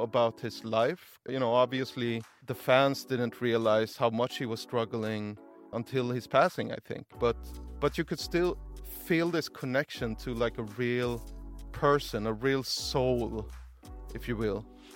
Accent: Gothenburg, Västra Götaland, Sweden; And I was just in Gothenburg, my hometown, visiting my brother this weekend.

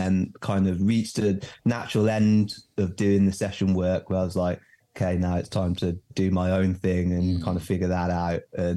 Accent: London, United Kingdom; So grew up in London, lived in my whole life, always done music, playing guitar first.

